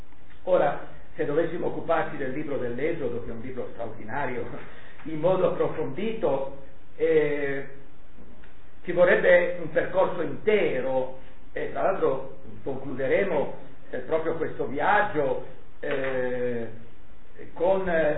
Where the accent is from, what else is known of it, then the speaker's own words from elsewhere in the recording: Liguria, Italy; Qui mi viene la nostalgia del mio passato alpinistico da buon ligure